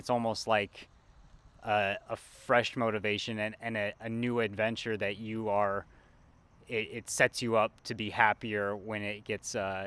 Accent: Colorado, United States; I grew up in Colorado, and we have a lot of dirt roads in the mountains, and I started on the mountain bike.

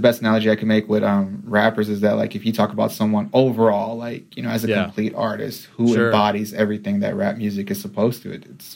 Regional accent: Dallas, Texas, United States; I grew up in Dallas and Oak Cliff.

